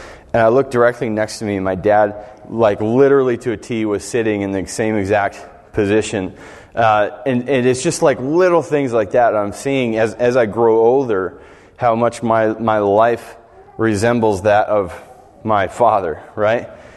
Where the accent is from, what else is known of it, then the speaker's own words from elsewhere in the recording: Utica, New York, United States; now in Oneonta, United States; I'm from the Utica area, and I came down here for college and met my wife and made some awesome friends and family here in Oneonta, so we decided to stick around here.